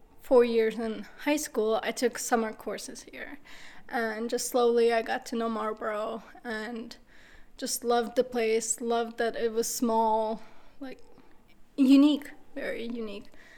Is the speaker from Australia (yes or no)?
no; Saint Petersburg, Russia; also born or lived in Virginia; now in Vermont, United States; And so I grew up in St. Petersburg, Russia. I moved to Virginia, and then I moved to in the middle of nowhere, Vermont.